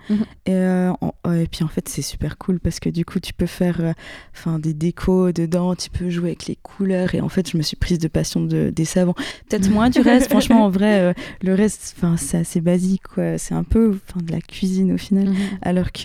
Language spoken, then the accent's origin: French; Valais, Switzerland; J'avais une copine qui faisait aussi en Valais, parce que du coup je viens du Valais.